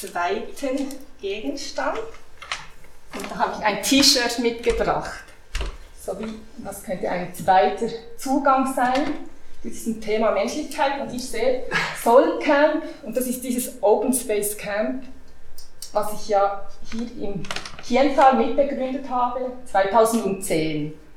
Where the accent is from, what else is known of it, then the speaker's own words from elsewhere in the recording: Switzerland; born there; Ich bin hier geboren in der Schweiz und ich habe nicht so viel Kontakt, ich spreche auch die Sprache nicht besonders gut